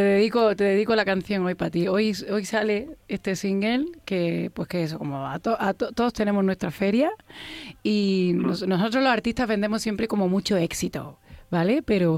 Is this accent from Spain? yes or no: yes; Granada, Andalusia, Spain; estar en Granada por primera vez después de tantísimos años, grabando en mi tierra, el primer videoclip en Granada